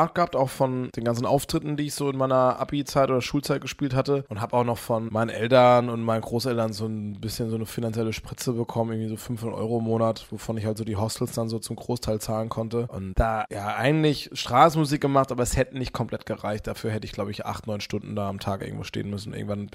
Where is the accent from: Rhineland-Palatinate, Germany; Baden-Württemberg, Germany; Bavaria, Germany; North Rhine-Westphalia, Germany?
Baden-Württemberg, Germany; ich komme aus dem Badenerland und bin da oft nach Karlsruhe gefahren oder Freiburg oder Baden-Baden